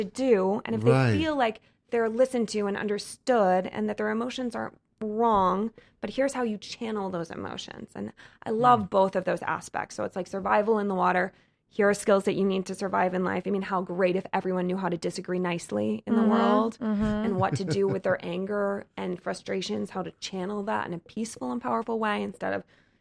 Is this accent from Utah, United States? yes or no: yes; Utah, United States; born there; also born or lived in London / Colorado / Wisconsin / Chicago; now in Los Angeles, United States; I was born in Utah, then moved to London, and then to Colorado, then Wisconsin, went to school in Chicago, and then I moved out here.